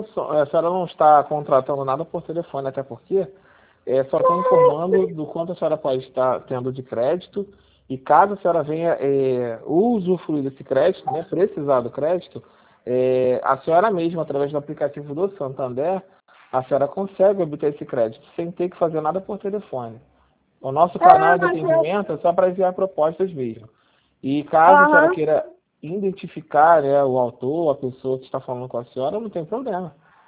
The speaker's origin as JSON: {"language": "Portuguese", "region": "Rio de Janeiro", "country": "Brazil", "said": "Pelo menos eu sou daqui do Rio."}